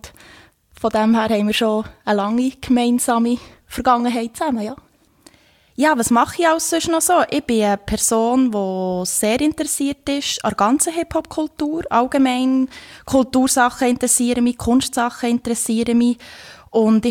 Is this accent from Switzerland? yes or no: yes; Thun, Bern, Switzerland; Ich bin aus Thun.